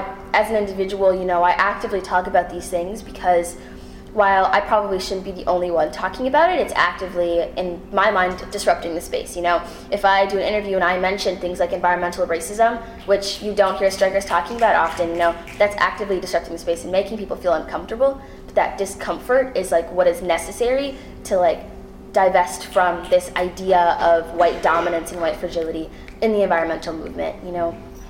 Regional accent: Minnesota, United States; and I'm from Minnesota, and our group of young people accidentally ended up becoming super white because it was led by Minnesota Can't Wait

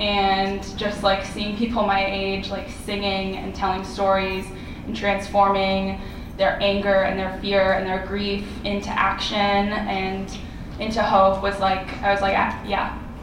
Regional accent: Chapel Hill, North Carolina, United States; Is there anyone from North Carolina here? What's up, y'all? I grew up in Chapel Hill and have family in the mountains and also on the coast in the Piedmont.

